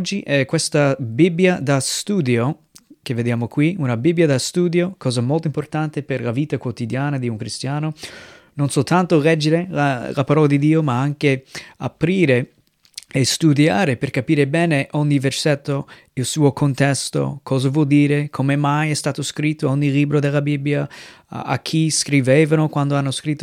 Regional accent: United States; Italian is a second language; now in Italy; sono missionario con la Chiesa Evangelica, vengo dagli Stati Uniti, sto servendo il Signore qui in Italia dal 2007

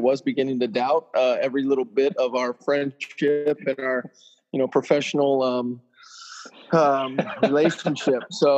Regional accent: Cincinnati, Ohio, United States; now in Arizona, United States; So I'm currently in Arizona. I grew up in Cincinnati, Ohio.

